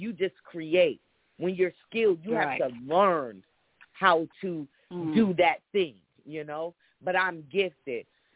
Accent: Rochester, New York, United States; a shout out to my hometown, Rochester, New York. That's who made me. And I will never forget where I come from.

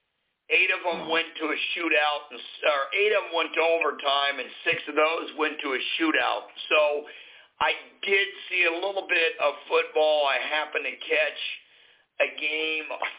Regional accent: Atlanta, Georgia, United States

